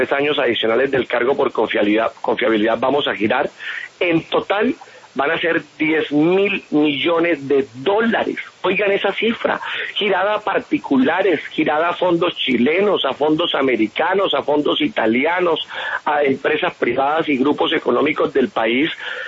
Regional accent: Colombia; ahora somos los colombianos

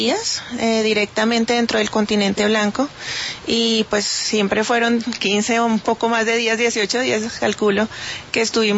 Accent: Colombia; nosotros como colombianos, que venimos del trópico, que no tenemos estaciones, que nuestras temperaturas son constantes

